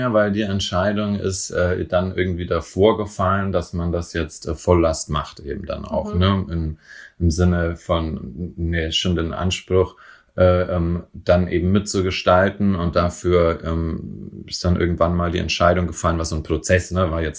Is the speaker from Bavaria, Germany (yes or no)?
yes; Bavaria, Germany; now in Berlin, Germany; in Bayern, wo ich herkomme, in Franken